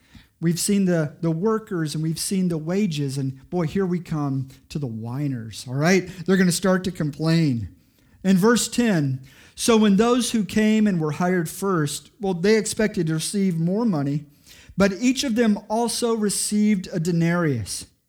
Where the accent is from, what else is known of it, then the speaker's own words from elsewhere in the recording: United States; And as an American, I was going to show the Colombians how hard we could work.